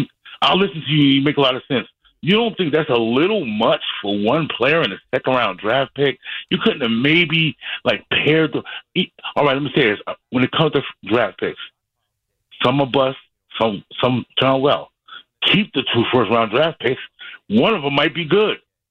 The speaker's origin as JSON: {"language": "English", "town": "Asbury Park", "region": "New Jersey", "country": "United States", "tie": "born or raised there", "said": "I'm from Asbury Park all my life, and I'm proud of you."}